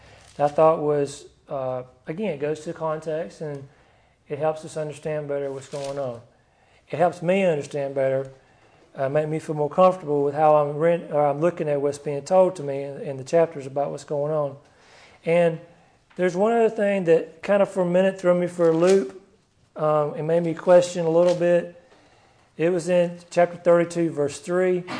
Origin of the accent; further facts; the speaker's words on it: Oxford, Alabama, United States; I grew up in Oxford, Alabama, and it had a name before. The name was Lickskillet.